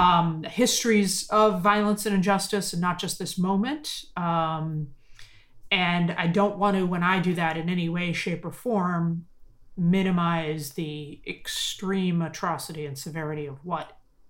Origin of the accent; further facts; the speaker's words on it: United States; as an American, as an American Jew, I know, you know, a thimbleful.